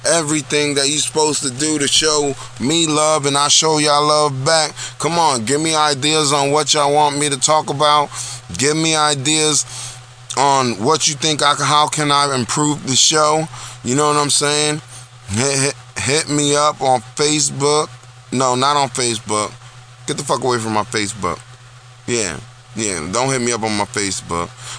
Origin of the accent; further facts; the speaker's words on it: Newark, New Jersey, United States; born there; I am from the hood. I was born in Newark, New Jersey. You know what I'm saying? I'm from down the way